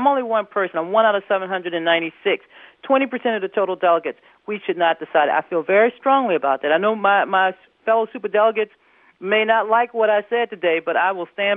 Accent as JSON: {"language": "English", "region": "Gulf Coast", "country": "United States", "tie": "born or raised there", "said": "After that hurricane tore apart my hometown, tore apart their Gulf Coast."}